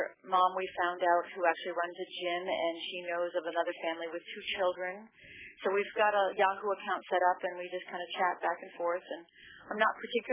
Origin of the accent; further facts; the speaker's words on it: Bangor, Maine, United States; from the Bangor, Maine area.